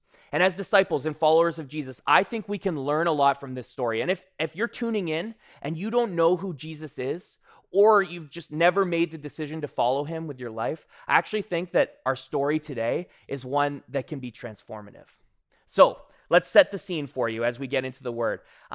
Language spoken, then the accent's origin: English; Victoria, British Columbia, Canada; My family, we're from Victoria. So we came over for the festivities